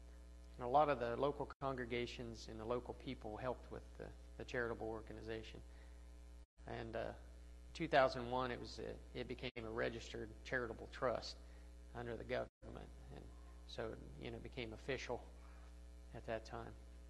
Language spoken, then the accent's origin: English; West Virginia, United States; Sorry, I'm not, you can tell I'm from West Virginia.